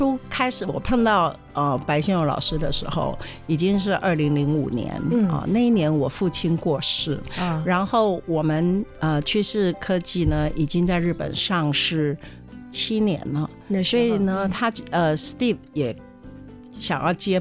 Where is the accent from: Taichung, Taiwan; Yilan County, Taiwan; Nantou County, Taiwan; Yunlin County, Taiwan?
Nantou County, Taiwan; Jiji; born there; 其实小时候就是住在我是集集出生的嘛，南投集集